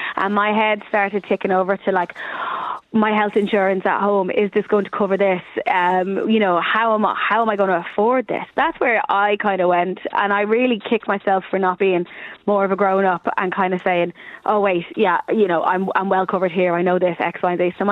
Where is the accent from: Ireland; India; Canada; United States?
Ireland; I'm an Irish woman. We can take our pain.